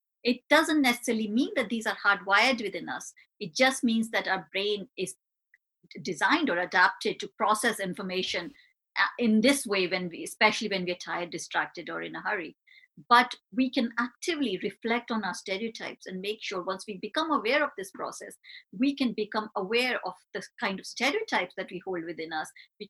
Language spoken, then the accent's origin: English; India; because I grew up in India, which is quite a patriarchal society in itself, where the birth of a girl is not celebrated.